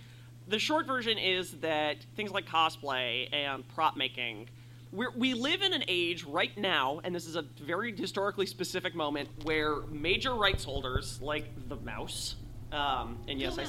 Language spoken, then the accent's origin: English; New Jersey, United States; I'm from New Jersey.